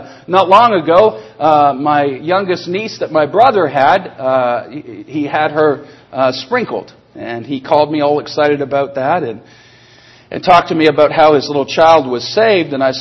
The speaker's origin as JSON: {"language": "English", "country": "Canada", "said": "We're Christians. I'm from Canada originally. I'm not a Canadian Christian. I'm just a Christian."}